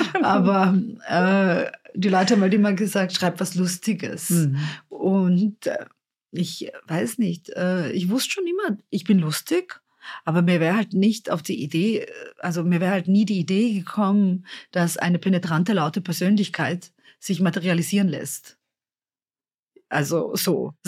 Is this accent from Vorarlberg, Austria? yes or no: no; Innsbruck, Tyrol, Austria; ich bin halt davor in Innsbruck aufgewachsen.